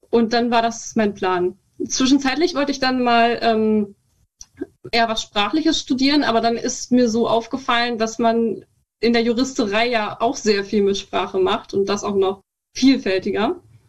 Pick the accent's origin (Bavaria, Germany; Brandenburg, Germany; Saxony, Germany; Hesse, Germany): Brandenburg, Germany; also born or lived in Berlin; Ich bin bald 19. Das ist kein Problem. Ich wurde in Berlin geboren, bin aber in der Prignitz aufgewachsen. Also ich habe da meine ganze Kindheit verbracht. Wer das nicht kennt, das ist ein Landkreis im Nordwesten Brandenburgs, also an der Elbe quasi einfach.